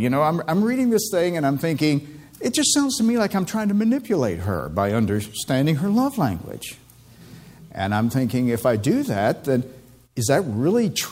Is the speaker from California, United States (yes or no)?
no; West Virginia, United States; people often make fun of where I grew up in West Virginia, up in the mountains, and because we were kind of 10 years behind everyone else.